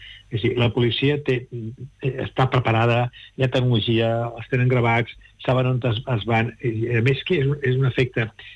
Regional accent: Barcelona, Catalonia, Spain; Jo soc barceloní, nascut a Barcelona, he treballat molt a Barcelona, segueixo venint a Barcelona

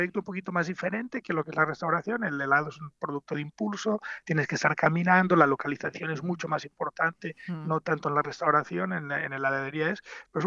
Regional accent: Barcelona, Catalonia, Spain; tanto Luis Roger, que es el chef socio nuestro, y yo somos de Barcelona

